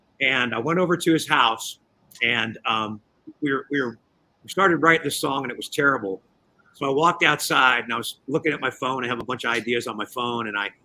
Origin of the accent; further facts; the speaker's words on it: California, United States; I grew up in California when Reagan was our governor. And my dad was a hard-working blue-collar guy during the Carter presidency.